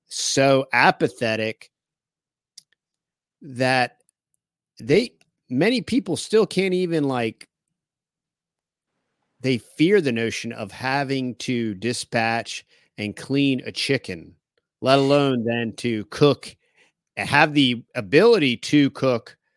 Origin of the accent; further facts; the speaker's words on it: Northeast, United States; We're from the Northeast, and it's the same exact vibe.